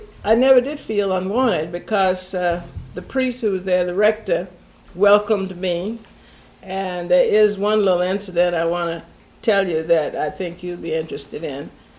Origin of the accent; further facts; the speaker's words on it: Georgia, United States; this was in Georgia, and I told you I grew up in Georgia, and although I hadn't lived there for many years, here I was back in Georgia